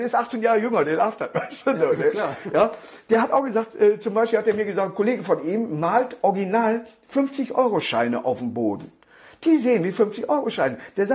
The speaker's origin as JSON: {"language": "German", "town": "Duisburg", "region": "North Rhine-Westphalia", "country": "Germany", "tie": "born there", "said": "Hat in Neudorf, wo ich geboren bin, hat der tatsächlich der Lambi früher eine Tanzschule gehabt."}